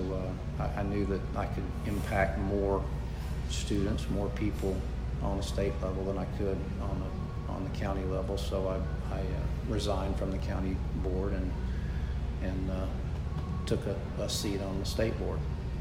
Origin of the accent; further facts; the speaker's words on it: Lake Placid, United States; I grew up in Lake Placid, and my mother was a legal secretary, and my dad was a sheriff's deputy.